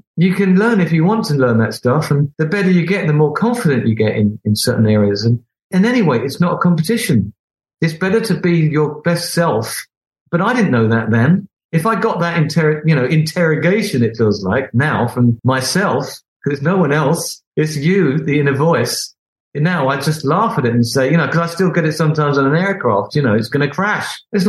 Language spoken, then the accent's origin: English; Beckenham, London, United Kingdom; You know, I'm some oik from Beckenham.